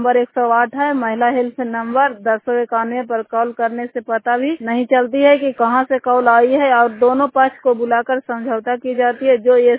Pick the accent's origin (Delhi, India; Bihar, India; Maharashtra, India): Bihar, India; Sherpur; मेरा गाँव शेरपुर पोस्ट नेवसा प्रखंड हरनाव जिला नालंदा के रहने वाली हूँ।